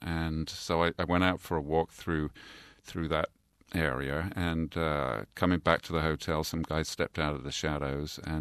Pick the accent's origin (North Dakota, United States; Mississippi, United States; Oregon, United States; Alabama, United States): Alabama, United States; Birmingham; I was that kid from Birmingham again, with that instant reaction that I'd learned during those 10 rough years.